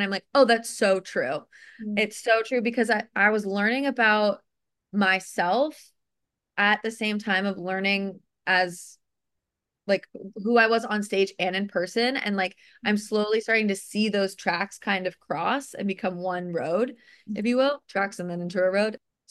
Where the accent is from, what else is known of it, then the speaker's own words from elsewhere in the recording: Connecticut, United States; now in New York, United States; I grew up in Connecticut, which is fine. You know, lovely upbringing. Can't complain. And then went to college for acting and then moved to New York.